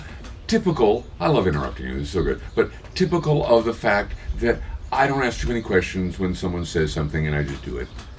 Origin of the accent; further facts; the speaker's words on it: Palo Alto, California, United States; born there; now in Louisville, United States; Oh, I was born in Palo Alto, but I lived here since 1970.